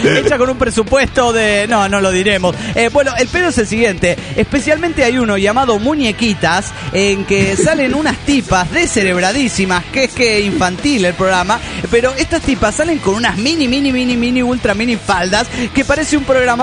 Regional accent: Hidalgo del Parral, Chihuahua, Mexico; Hola, ¿qué tal? … de Parral de Chihuahua, México.

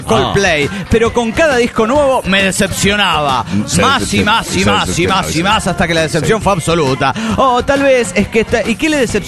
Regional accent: Nuevo Laredo, Tamaulipas, Mexico; de Nuevo Laredo, Tamaulipas, México.

